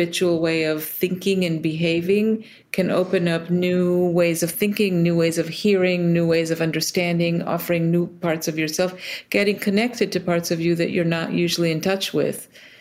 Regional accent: Israel; moved away as an adult; now in United States; I was born in the States and then moved to Israel as a kid and then lived in a few other places, and then ultimately came back to the States for grad school.

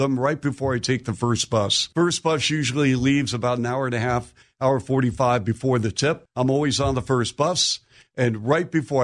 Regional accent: Seattle, Washington, United States; guy. I grew up in Seattle.

